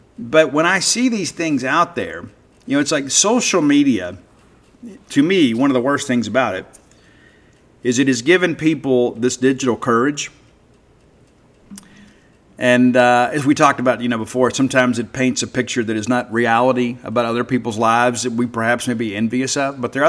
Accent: the South, United States; and I grew up in the South where, you know, a lot of people, we don't call the law, right?

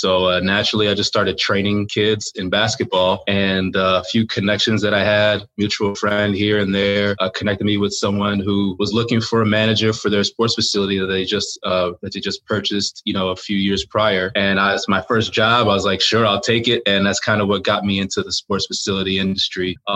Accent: Chicago, Illinois, United States; I was lucky enough to be good at basketball growing up in Chicago.

